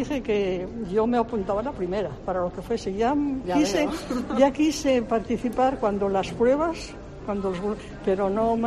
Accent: Oviedo, Asturias, Spain; now in Burela, Spain; De Oviedo.

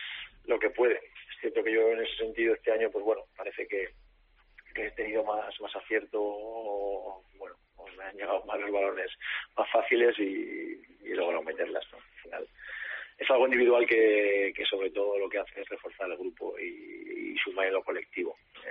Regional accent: Aragon, Spain; Hombre, porque yo soy un maño

